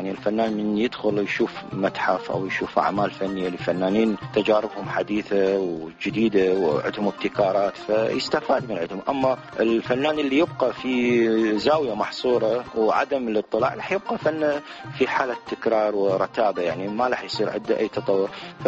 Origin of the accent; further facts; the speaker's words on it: Basra, Basra Governorate, Iraq; moved away; بصراحة الغربة أضافت الحنين للبلد للوطن للأهل للأصدقاء، قدرت أنا أوظفها بكثير من أعمالي، أنه اشتياقي لمدينتي البصرة دخلت بأعمالي